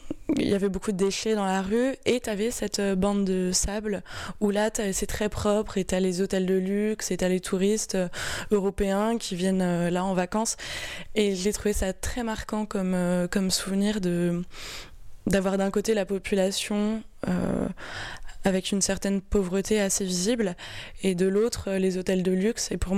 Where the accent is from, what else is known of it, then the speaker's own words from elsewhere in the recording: France; en tant que Français en plus, on est très très privilégié, ça permet de voyager aussi